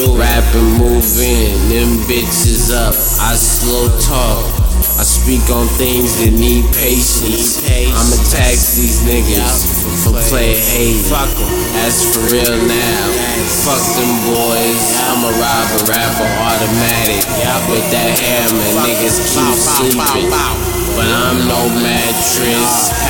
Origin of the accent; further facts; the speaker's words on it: Berkeley, California, United States; You know, I'm from the West Side, man. I'm from the West Coast. I'm from the world, baby. Yeah, man. Young nigga from Berkeley.